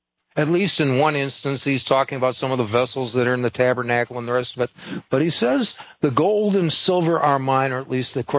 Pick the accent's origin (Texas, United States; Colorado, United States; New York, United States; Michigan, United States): Texas, United States; from Texas, here with Melody from Pennsylvania, East Coast.